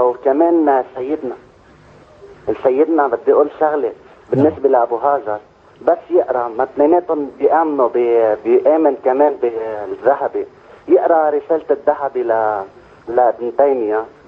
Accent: Lebanon; now in Saudi Arabia; أنا لبناني بس عايش بالسعودية.

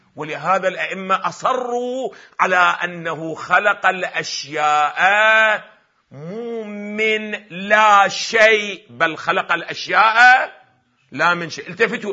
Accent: Iraq; مثل أفترض الآن عندنا في العراق

